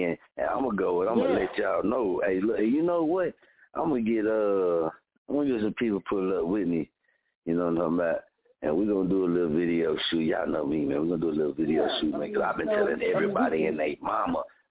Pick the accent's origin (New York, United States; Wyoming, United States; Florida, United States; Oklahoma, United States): Oklahoma, United States; Muskogee; now, this is the Muskogee in me, born and raised in Muskogee, right? Muskogee has never taught me to be no punk.